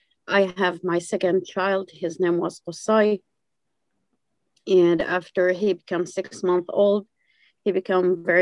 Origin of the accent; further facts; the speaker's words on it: Jordan; moved away as an adult; now in Bethlehem, Palestine; I'm from Bethlehem, Palestine. I was born and raised in Jordan. And 1999, I came here because my husband originally from Bethlehem.